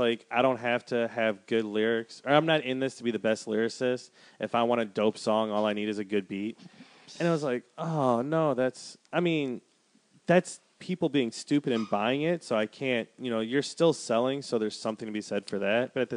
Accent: Wisconsin, United States; Well, you know, he's from Minneapolis. I'm from Wisconsin.

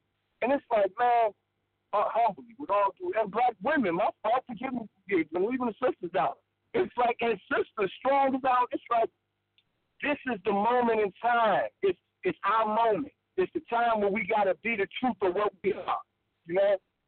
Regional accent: Chicago, Illinois, United States; you know, I'm from Chicago, but it's like they used to, you know, if it's four or five dudes on the block, you know, they stop, hey, break it up.

